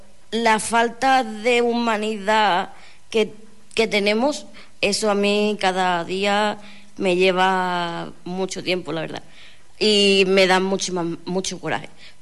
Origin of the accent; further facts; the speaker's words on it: Lepe, Andalusia, Spain; El primero es sobre el carnaval de mi pueblo, yo soy de Lepe, como he dicho antes